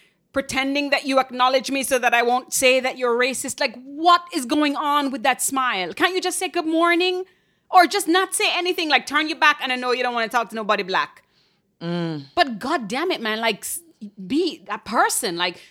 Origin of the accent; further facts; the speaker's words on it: Jamaica; When I came here from Jamaica, and people would do this like slightly pressed, pursed lip